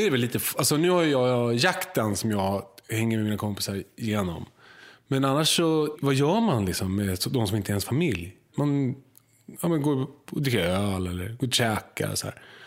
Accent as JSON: {"language": "Swedish", "town": "Sorunda", "region": "Stockholm County", "country": "Sweden", "said": "Jag kom ju från Sorunda och ville vara i stan liksom."}